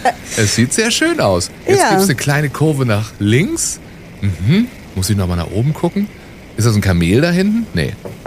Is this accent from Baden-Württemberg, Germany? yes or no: yes; Baden-Württemberg, Germany; im Schwarzwald, in meiner alten Heimat, gibt es auch eine Sommerrodelbahn.